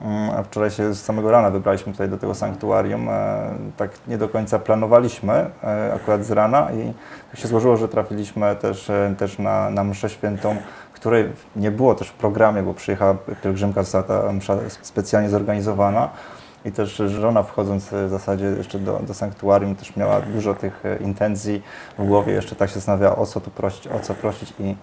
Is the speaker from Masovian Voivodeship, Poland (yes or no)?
yes; Warsaw, Masovian Voivodeship, Poland; Agata pochodzi z Krakowa, ja pochodzę z Warszawy.